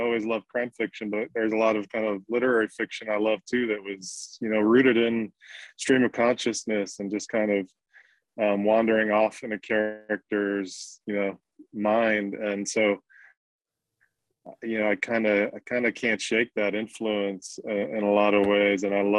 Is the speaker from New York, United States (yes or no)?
yes; Brooklyn, New York, United States; I'm not Irish. I'm Scottish on my dad's side, and I grew up with the Italian side of my family in Brooklyn.